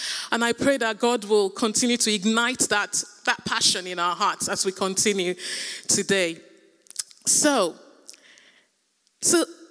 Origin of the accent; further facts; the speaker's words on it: Nigeria; I was raised in Nigeria, in Africa